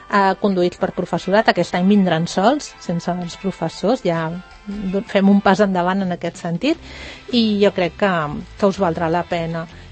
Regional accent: Barcelona, Catalonia, Spain; Jo, que sóc barcelonina, del barri gòtic

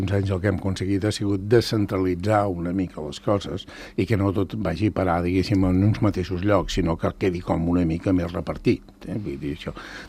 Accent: Sant Cugat del Vallès, Catalonia, Spain; jo sóc de Sant Cugat i, per tant, diguéssim, visc on no s'ha viscut sempre.

